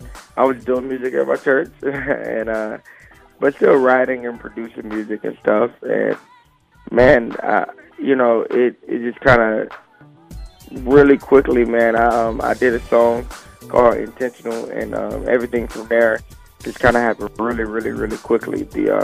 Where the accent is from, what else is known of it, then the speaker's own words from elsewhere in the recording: Columbus, Georgia, United States; also born or lived in Warner Robins / North Carolina / South Carolina; I grew up primarily in Georgia, in Columbus, Georgia.